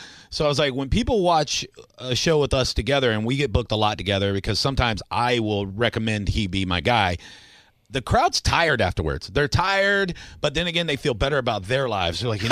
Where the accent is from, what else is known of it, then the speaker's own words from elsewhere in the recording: Tampa, Florida, United States; because I grew up in Seminole Heights when it was still a little rougher of a neighborhood than it is. I went to Hillsborough High School.